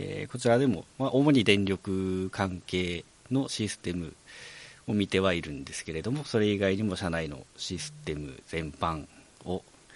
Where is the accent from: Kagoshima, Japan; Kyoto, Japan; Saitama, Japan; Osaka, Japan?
Kagoshima, Japan; also born or lived in Tokyo; 出身は鹿児島市内です。